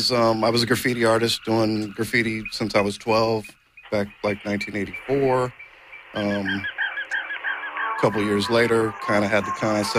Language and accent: English; Los Angeles, California, United States; In L.A., kind of Hollywood area. Hung out at Fairfax, but didn't officially go there.